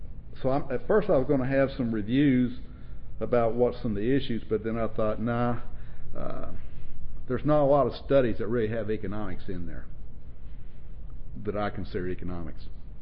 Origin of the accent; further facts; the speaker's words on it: Oklahoma, United States; compared to where I grew up in Oklahoma on a wheat farm, wheat and beef cattle